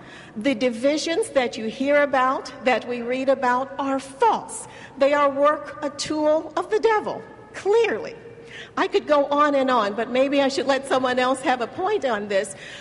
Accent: Louisville, Kentucky, United States; I want to say welcome to Louisville, everyone. This is my town. This is my hometown. I grew up here.

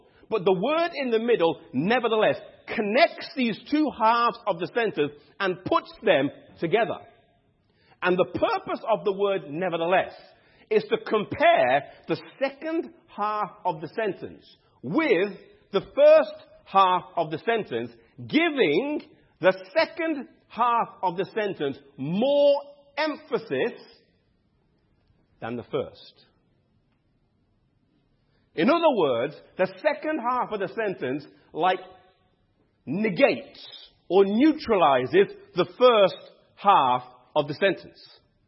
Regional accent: England, United Kingdom; now I'm not the greatest English student, even though I'm from England.

